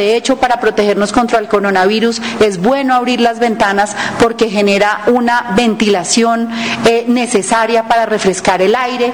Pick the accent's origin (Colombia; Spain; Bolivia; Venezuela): Colombia; para administrar este desafío que tenemos como colombianos